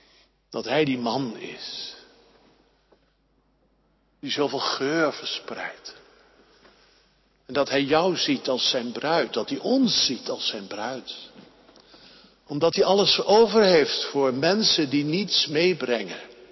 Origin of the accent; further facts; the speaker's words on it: Delft, South Holland, Netherlands; Ik kom uit Delft